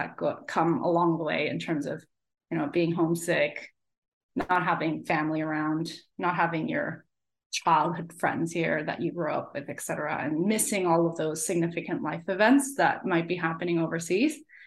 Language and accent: English; Canada; now in Australia; So I'm Canadian. I did all of my studies in Canada.